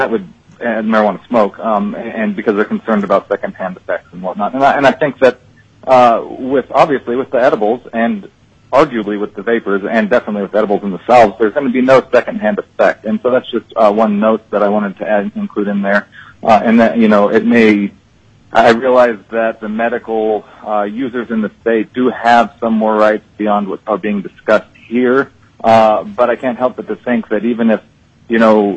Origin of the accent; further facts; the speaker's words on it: Kasilof, Alaska, United States; I'm from Kisilov, Alaska.